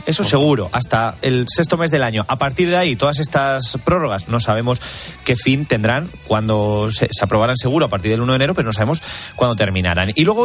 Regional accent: Cáceres, Extremadura, Spain; porque hacía en mi pueblo, en Cáceres, mucho calor por la noche.

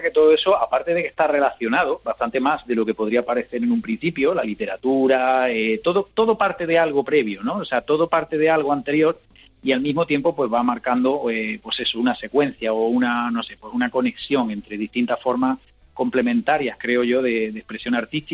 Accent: Spain; De forma como españoles

